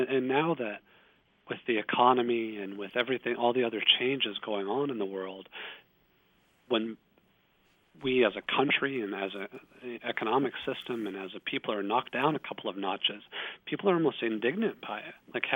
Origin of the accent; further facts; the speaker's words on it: Fort Worth, Texas, United States; now in Washington, United States; I see that going from where I grew up outside Fort Worth to D.C.